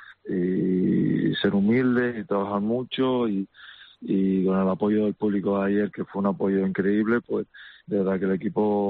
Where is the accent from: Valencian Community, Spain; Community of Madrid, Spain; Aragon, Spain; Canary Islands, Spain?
Canary Islands, Spain; somos todos canarios